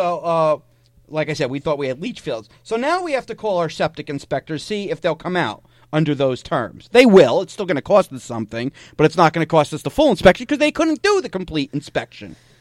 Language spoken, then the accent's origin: English; New Jersey, United States; You and I wouldn't know because we grew up in New Jersey, and they're not even legal in New Jersey.